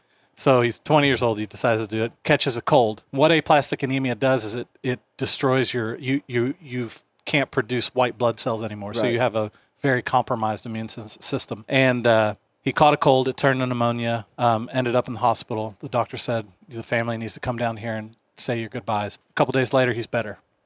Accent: Seattle, Washington, United States; born there; Do you know that I was born in the Pacific Northwest also?

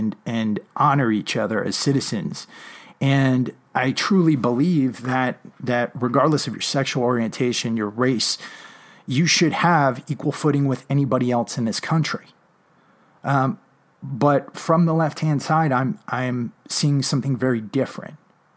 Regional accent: New England, United States; And growing up in New England, that was a story that was ingrained in my DNA.

